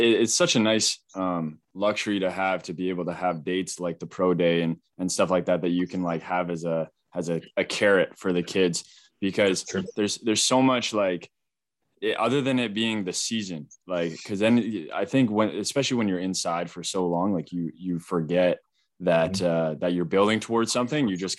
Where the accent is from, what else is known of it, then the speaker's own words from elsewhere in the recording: Edmonton, Alberta, Canada; I grew up in Edmonton. I played Okotoks my entire life.